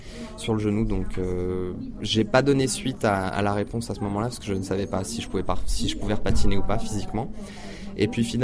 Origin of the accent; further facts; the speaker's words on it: France; J'étais pas particulièrement attaché à la France dans le sens où ça me gêne pas du tout de patiner pour un autre pays